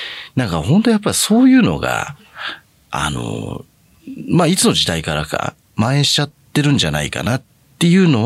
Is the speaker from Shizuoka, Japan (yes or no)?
no; Kanagawa, Japan; also born or lived in Tokyo; 僕も実は生まれ東京で、神奈川で育ってるんで、